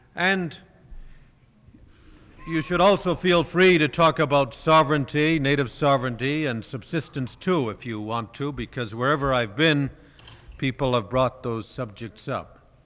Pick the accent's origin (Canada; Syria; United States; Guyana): Canada; I'm from Canada